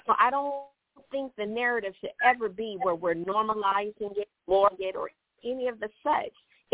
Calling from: Conyers, Georgia, United States; I'm calling from Conyers.

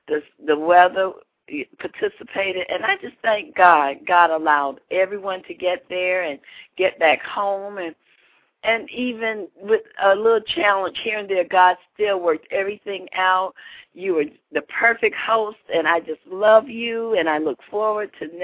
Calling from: Atlanta, Georgia, United States; I'm calling from Atlanta.

